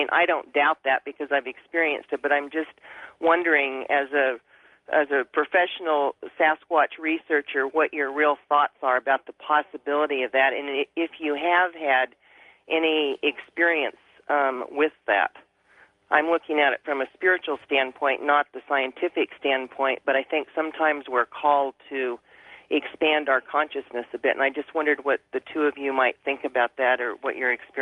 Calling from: Applegate, Oregon, United States; I'm calling from Applegate, Oregon.

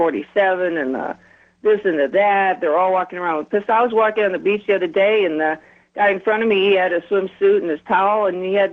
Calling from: Tel Aviv, Tel Aviv District, Israel; also born or lived in Moscow; in Tel Aviv, Israel.

